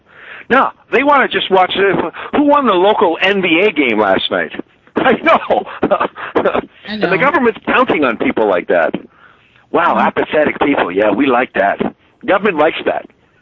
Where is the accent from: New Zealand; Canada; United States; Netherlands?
Canada; the effort I put into being a Canadian, a hardworking guy who puts into the system